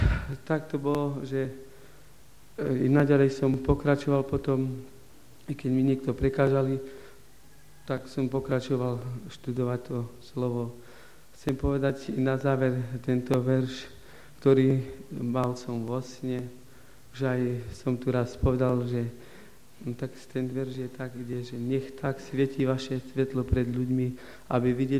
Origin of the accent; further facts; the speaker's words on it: Smižany, Košice Region, Slovakia; now in Banská Bystrica, Slovakia; žijem tu v Bystrici, som zo Smižian, ale tu bývam tak priechodne. Žijem tu v takej bunke, ktorá je na pracovisku